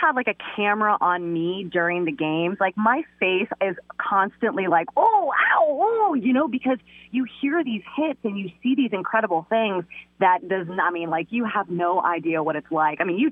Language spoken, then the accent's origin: English; Fort Lauderdale, Florida, United States; Listen, I grew up in Fort Lauderdale, so you do the math.